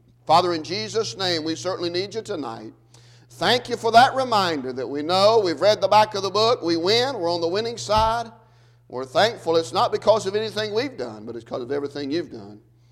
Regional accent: United States; born there; I was born in May the 9th, 1977, and I became an American.

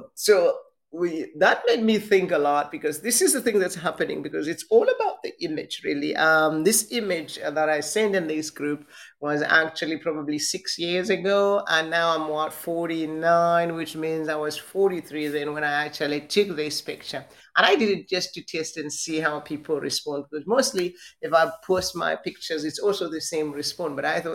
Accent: Zimbabwe; So I joined one group, and most of them, they are actually from Zim. I'm from Zimbabwe.

